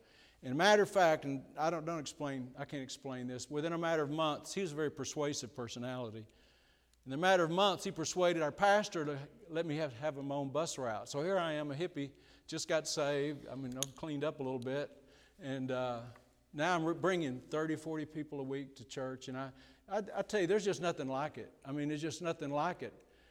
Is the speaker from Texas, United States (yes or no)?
yes; Texas, United States; now in Missouri, United States; technically, we're not originally from Missouri. We're from Texas.